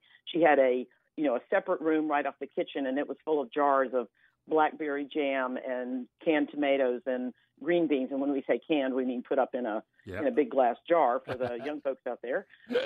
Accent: North Carolina, United States; also born or lived in Chapel Hill, North Carolina; And we moved back to my home state of North Carolina in 1999. So we've been here getting close to 20 years.

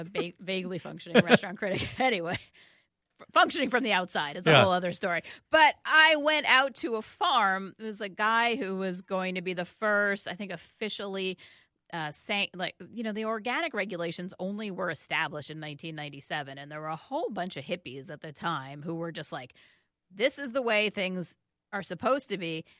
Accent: New York City, New York, United States; I came out from New York City. I was basically raised in a TV.

